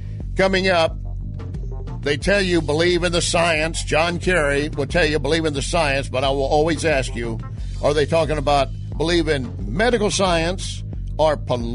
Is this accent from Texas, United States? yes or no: yes; Texas, United States; I'm talking to him, and I grew up in West Texas.